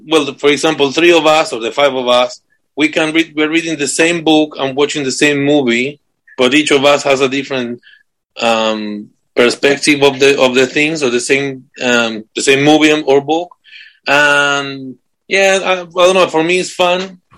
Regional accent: Argentina; English is a second language; moved away as an adult; also born or lived in United States; now in United Kingdom; Well, I'm from Argentina.

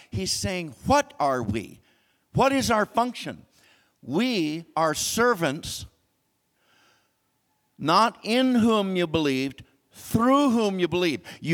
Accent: United States; Now, I'm a New American Standard person because I'm an American.

